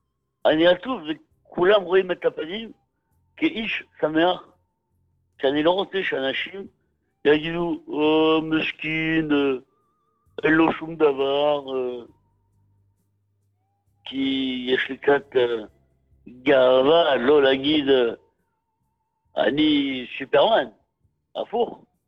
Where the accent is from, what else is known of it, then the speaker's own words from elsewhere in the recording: Paris, Île-de-France, France; Hebrew is a second language; now in Israel; אני מפריס. ופה בישראל לפני הרבה זמן, אין לי שום פרנסה, אין לי שום דבר. אני איש יהודי